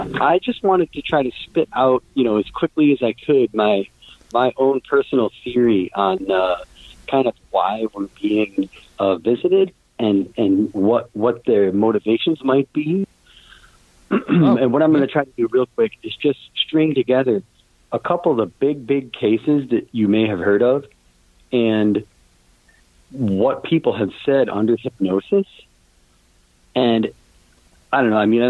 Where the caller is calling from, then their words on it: Connecticut, United States; from Connecticut.